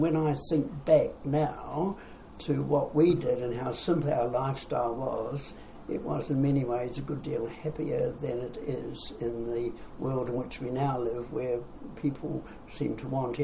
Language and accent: English; Lower Hutt, Wellington, New Zealand; born there; I was born in Lower Hutt in 1932.